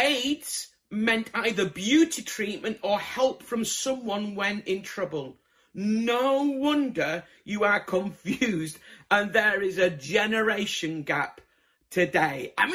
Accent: Bradford, Yorkshire and the Humber, United Kingdom; I'm originally from Bradford

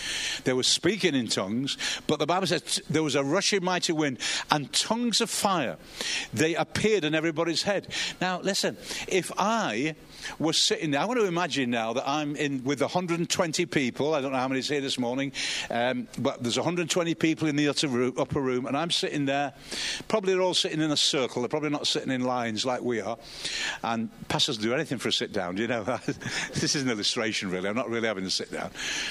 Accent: England, United Kingdom; Because we're English, aren't we?

